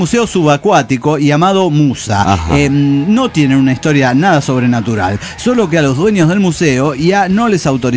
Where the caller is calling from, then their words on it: San Salvador, El Salvador; de San Salvador, El Salvador.